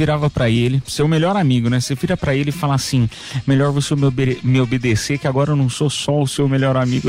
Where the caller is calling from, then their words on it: São Paulo, Brazil; Aqui quem fala é … não sei se eu posso falar, Zona Leste de São Paulo.